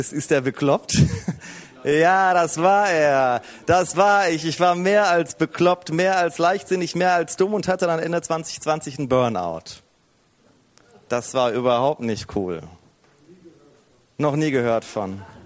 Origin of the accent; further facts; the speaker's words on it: Herne, North Rhine-Westphalia, Germany; ich komme aus dem Ruhrgebiet, bin ein Kind des Ruhrgebiets aus Herne. Kennt jemand Herne? Neben Bochum. Bochum kennt man dann schon eher, ne? Genau, ich bin in Herne aufgewachsen und dann in Schwelm zur Kirche gegangen.